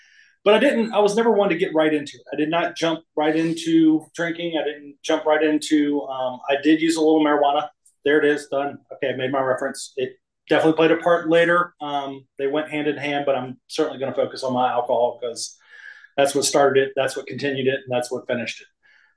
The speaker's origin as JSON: {"language": "English", "town": "Chesterfield", "region": "Virginia", "country": "United States", "tie": "born or raised there", "also_born_or_lived": "South Carolina", "said": "but I was born in South Carolina, a little small town. My parents had wanted me to kind of get a little more exposure to the world. And, so they decided to move from South Carolina, up to Virginia, up to Chesterfield."}